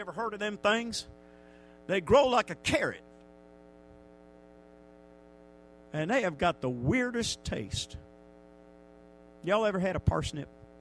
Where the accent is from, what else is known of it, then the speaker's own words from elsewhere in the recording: Connecticut, United States; And I know I came up from Yankee land, and I remember the first time we grew okra back up there. My pastor was from Oklahoma, there in Connecticut